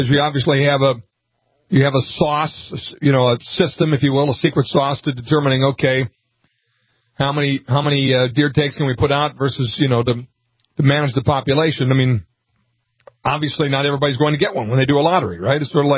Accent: Montevideo, Minnesota, United States; also born or lived in North Dakota; Steve and I are both native Minnesotans. Montevideo would be my hometown.

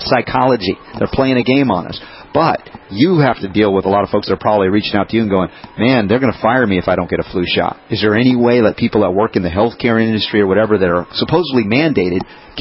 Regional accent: Southern United States, United States; I grew up in the South, and we had hunting season.

